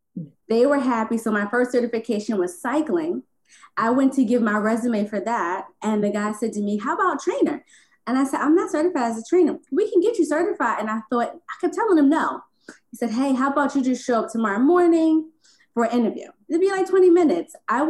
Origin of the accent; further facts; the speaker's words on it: Philadelphia, Pennsylvania, United States; moved away; So I'm from Philly originally. I moved here to be a stylist.